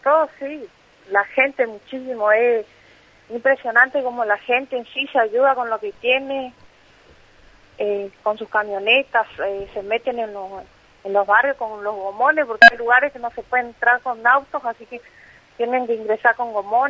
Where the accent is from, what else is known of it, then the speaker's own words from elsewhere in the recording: Posadas, Misiones, Argentina; now in Comodoro Rivadavia, Argentina; De Posadas, sí.